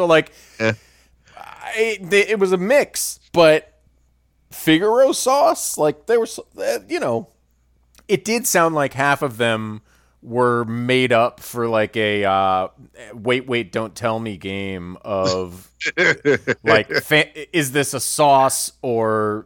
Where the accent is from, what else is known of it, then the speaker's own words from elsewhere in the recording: Chicago, Illinois, United States; also born or lived in Brookline, Massachusetts; I was raised in Chicago.